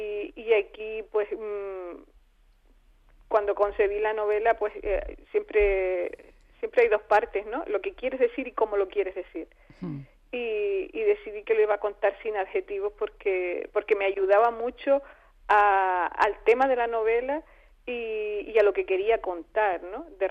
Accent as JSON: {"language": "Spanish", "region": "Canary Islands", "country": "Spain", "also_born_or_lived": "mainland Spain", "said": "Sí, soy canaria. Bueno, soy media peninsular, mi padre era catalán."}